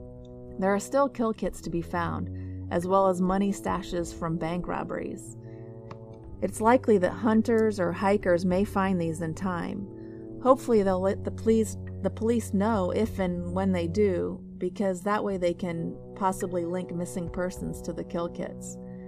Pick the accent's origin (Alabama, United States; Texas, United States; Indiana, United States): Indiana, United States; as Indiana is my home state and Fort Wayne is near my hometown, I have to let you Hoosiers know